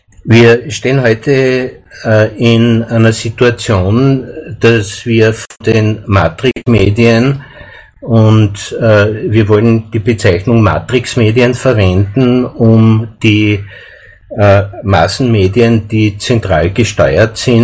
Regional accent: Graz, Styria, Austria; ich komme aus Graz und ich begrüße ganz herzlich alle Zuhörerinnen und Zuhörer

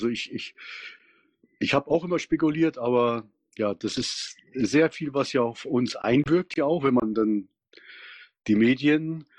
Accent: East Germany, Germany; ich komme ja aus dem Osten hier. Ich war so ungefähr um die 30, wo das alles zusammenbrach.

